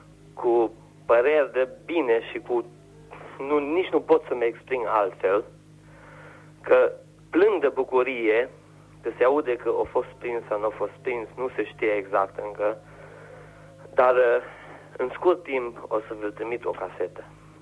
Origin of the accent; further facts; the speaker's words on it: Romania; now in Karlsruhe, Germany; Eu sunt din Karlsruhe. O să am și eu o casetă de transmis. Și eu am fugit din România, fiindcă nu m-a convenit regimul Ceaușescu